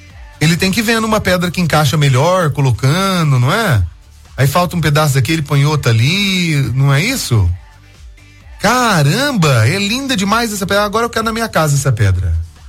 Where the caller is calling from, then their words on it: Itajubá, Minas Gerais, Brazil; sou de Itajubá.